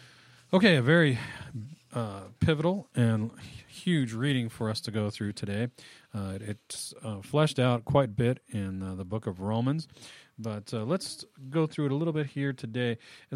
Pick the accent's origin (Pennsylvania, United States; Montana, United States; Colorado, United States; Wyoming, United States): Wyoming, United States; growing up in Wyoming, I have a different opinion of mountain size than most people's.